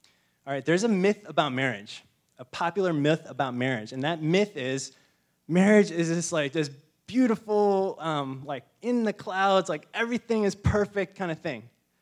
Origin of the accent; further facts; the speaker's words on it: Wisconsin, United States; So I'm from Wisconsin. I hate those guys.